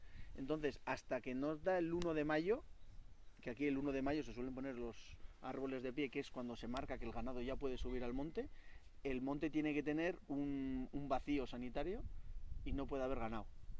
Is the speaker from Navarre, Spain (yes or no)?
yes; Arruazu, Navarre, Spain; also born or lived in Pamplona; Somos de Arruazu, pero vivíamos en Pamplona y alrededores. Entonces, con ya unos 20 años, teníamos muy claro que queríamos ir a vivir a Arruazu, un pueblo de 100 habitantes, que está a 35 kilómetros de Pamplona